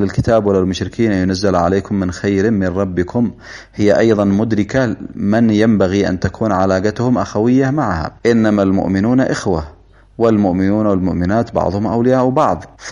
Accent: Yemen; نحن مسلمون ونحن شعب يمني مسلم،

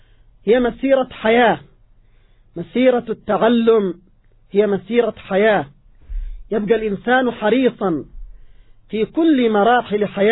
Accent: Yemen; نحن كشعب يمني

